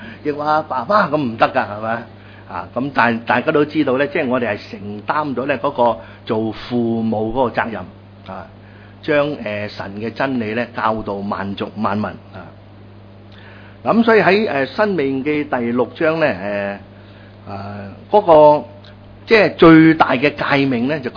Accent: Guangdong, China; 有一句我哋广东人咧，成日都讲嘅啊，唔理三七廿一咁系嘛？

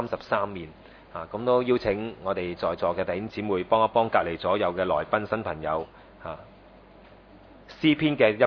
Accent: China; 诗歌里面提及到有一样嘢咧，系我哋中国人咧好难开口嘅

